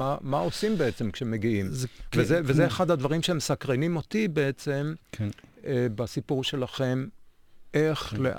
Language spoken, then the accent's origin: Hebrew; Jerusalem, Jerusalem District, Israel; אנחנו ירושלמים ותיקים.